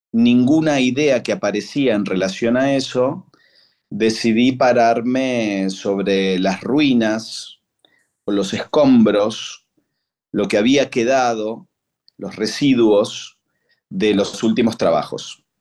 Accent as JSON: {"language": "Spanish", "town": "Rosario", "region": "Santa Fe", "country": "Argentina", "moved": "as an adult", "lives_now": "Buenos Aires, Argentina", "said": "Yo soy rosarino de origen, me vine a vivir a Buenos Aires a finales de los años 80 para estudiar y profesionalizarme en la danza contemporánea."}